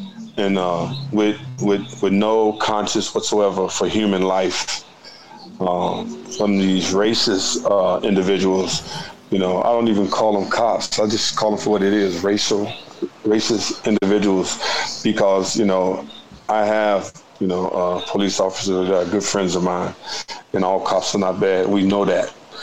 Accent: Chicago, Illinois, United States; born there; I was born here in Chicago and had the opportunity to travel all over the world

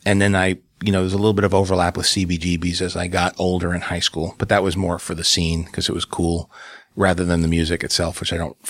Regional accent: New York, United States; I didn't realize it at the time because I grew up in New York. So diversity was just something you grew up with, especially as you traveled through different boroughs.

